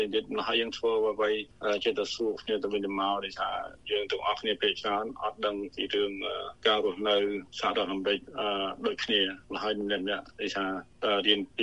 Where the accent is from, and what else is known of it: Kampong Preah, Battambang, Cambodia; born or raised there